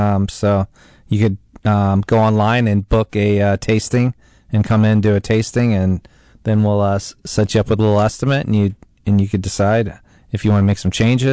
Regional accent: St. Louis, Missouri, United States; also born or lived in Italy; and I'm from St. Louis, you know, born and raised in St. Louis, lived

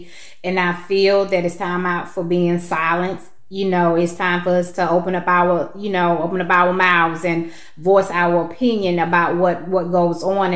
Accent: Point Clear, Alabama, United States; also born or lived in Illinois; I am originally from Illinois. My family moved here in actually Point Clear, Alabama when I was a baby. And so we grew up here in Point Clear.

